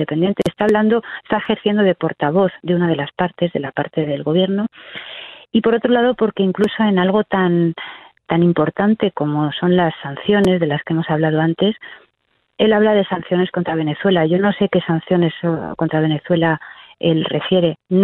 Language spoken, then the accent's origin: Spanish; Spain; como representante europea, como española y como portavoz de los ciudadanos